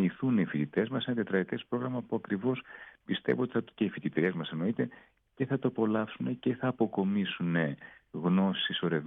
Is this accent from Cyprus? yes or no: no; Thessaloniki, Central Macedonia, Greece; also born or lived in Ioannina; εγώ είμαι Θεσσαλονικιός, αλλά έζησα και έκανα όλα τις σπουδές μου, τα μεταπτυχιακά μου και τα λοιπά, τα δακτορικά μου στα Γιάννα.